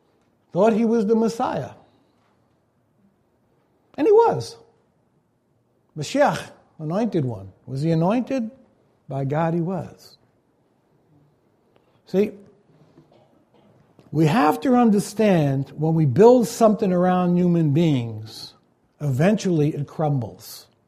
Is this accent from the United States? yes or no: yes; Brooklyn, New York, United States; I grew up in Brooklyn where one side we had the Satmar and the other side we had the Chabad.